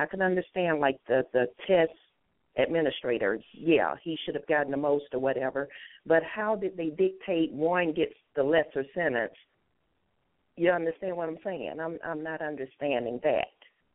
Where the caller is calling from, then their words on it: Hampton, Georgia, United States; I'm calling from Hampton, Georgia.